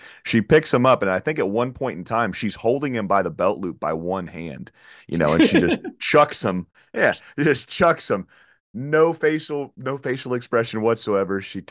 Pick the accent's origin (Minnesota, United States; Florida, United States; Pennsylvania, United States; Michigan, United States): Florida, United States; I'm from Florida. It's 107 degrees outside right now with the heat index. Mosquitoes all over. It's miserably humid, right?